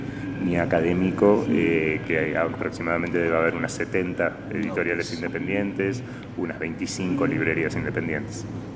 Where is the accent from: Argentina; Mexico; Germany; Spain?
Argentina; also born or lived in Bolivia / Peru; now in Cuenca, Ecuador; Yo salí de Argentina por diversos motivos, algunos de ellos políticos y otros personales, en el año 2009-2010. Viví en varios países, en Bolivia, en Perú